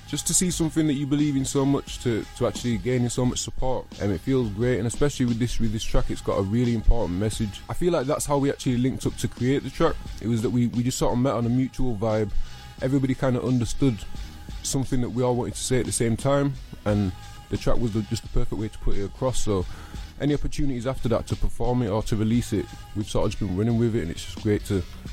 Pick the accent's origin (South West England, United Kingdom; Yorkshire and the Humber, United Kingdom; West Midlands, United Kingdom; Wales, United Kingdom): Yorkshire and the Humber, United Kingdom; Leeds; I'm an MC from Leeds.